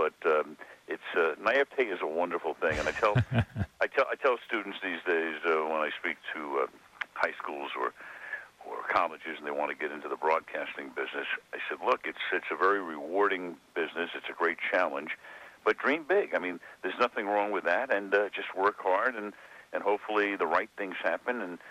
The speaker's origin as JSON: {"language": "English", "town": "Brooklyn", "region": "New York", "country": "United States", "tie": "born or raised there", "said": "I grew up in Brooklyn, and I remember when Vin Scully started."}